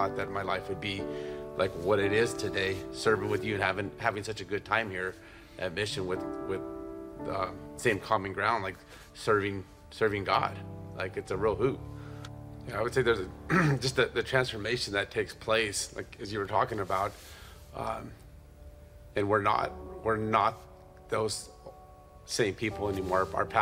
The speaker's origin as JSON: {"language": "English", "town": "Ventura", "region": "California", "country": "United States", "tie": "born or raised there", "said": "I grew up here in Ventura, California. Had a brother, sister, mom and dad. Went to high school here"}